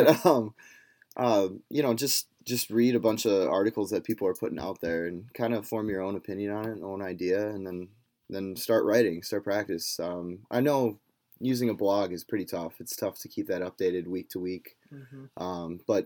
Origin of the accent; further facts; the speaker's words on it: Rosemount, Minnesota, United States; I'm originally from Rosemont, Minnesota, but my parents live in Eagan.